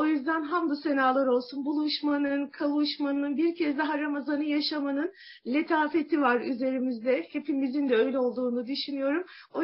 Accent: Uşak, Turkey; born there; 1974 Uşak doğumluyum.

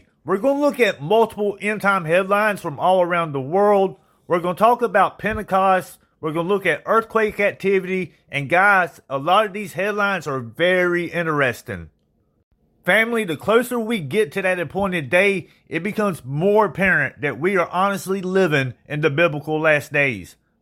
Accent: South Carolina, United States; Guys, we got to get into this one. This is my home state.

